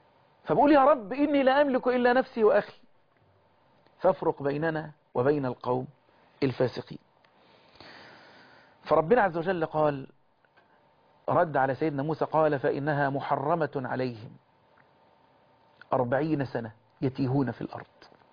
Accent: Egypt; اللهم احفظ بلدنا مصر

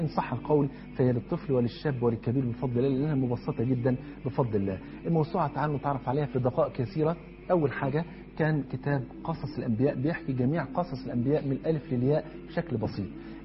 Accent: Egypt; وانت عارف طبعا عندنا في مصر الفول فرض عين

